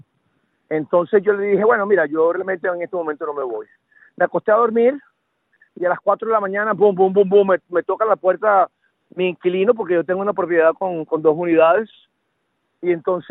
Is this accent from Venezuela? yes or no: yes; Venezuela; yo soy de Venezuela